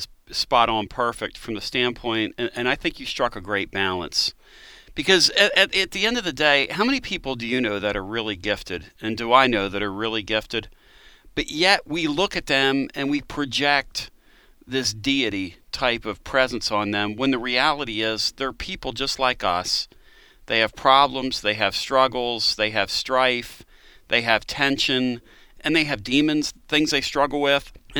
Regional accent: Pennsylvania, United States; I'm from Pennsylvania, okay, so we would have called it upstate Pennsylvania

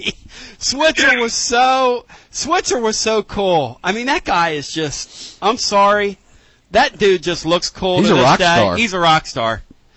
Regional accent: Philadelphia, Pennsylvania, United States; I grew up in Philly, Marcus, so we would go to Philadelphia Stars games

